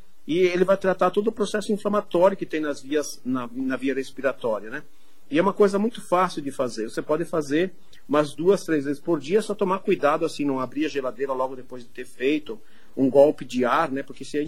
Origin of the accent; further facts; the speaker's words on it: Santa Catarina, Brazil; E a gente que é do sul, né? Eu sou de Santa Catarina